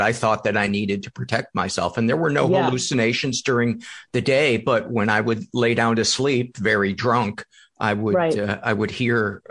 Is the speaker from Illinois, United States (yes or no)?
yes; Chicago, Illinois, United States; I'm from Chicago.